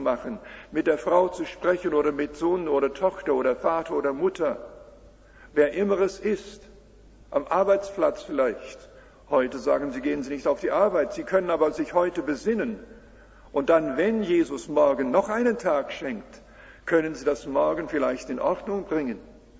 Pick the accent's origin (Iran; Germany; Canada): Canada; Ich komme aus der Landwirtschaft in Kanada und habe dann auf dem Feld gearbeitet.